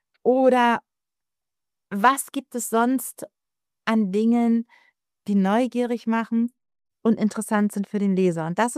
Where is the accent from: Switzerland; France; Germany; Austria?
Germany; Hamburg; ich bin ja Hamburgerin und habe fast mein ganzes Leben in Hamburg gewohnt. Ab und zu war ich mal ein paar Jahre hier, ein paar Jahre da, bin immer wieder nach Hamburg zurück. Jetzt im Moment wohne ich gerade nicht in Hamburg.